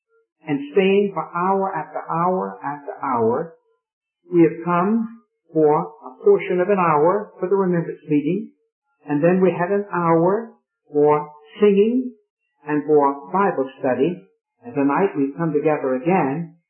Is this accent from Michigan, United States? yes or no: no; Raleigh, North Carolina, United States; that's what I was brought up on in Raleigh, North Carolina.